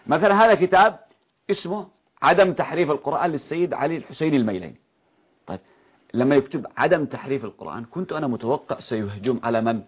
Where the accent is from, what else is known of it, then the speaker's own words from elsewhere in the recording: Yemen; يعني من يقول عندنا في اليمن